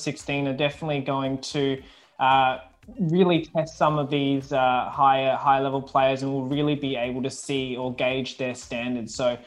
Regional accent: Hong Kong; I'm from Hong Kong, so I would love for them to win.

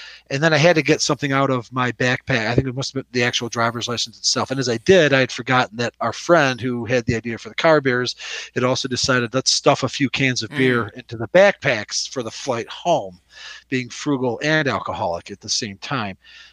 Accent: Ireland; And just being Irish and, you know, this is going to be hard to believe, Andy

